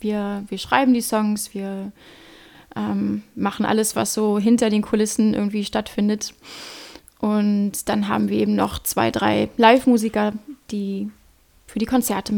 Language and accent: German; Schwerin, Mecklenburg-Vorpommern, Germany; Genau, ich komme aus Schwerin.